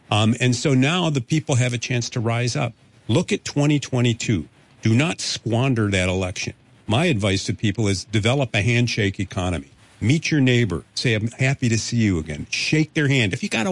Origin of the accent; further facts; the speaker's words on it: New England, United States; I'm from New England.